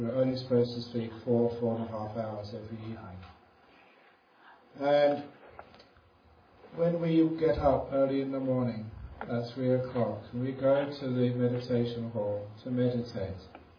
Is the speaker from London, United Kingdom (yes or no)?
yes; London, United Kingdom; when I first became a monk in Thailand 36 years ago, I was a monk from London, and then I was suddenly in the jungles of northeast Thailand.